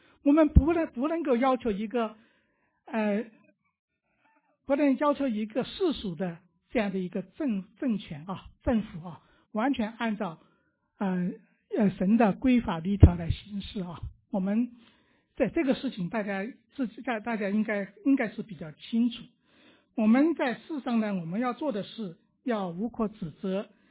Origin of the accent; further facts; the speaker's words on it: China; 我们起初从大陆来的这些知识分子啊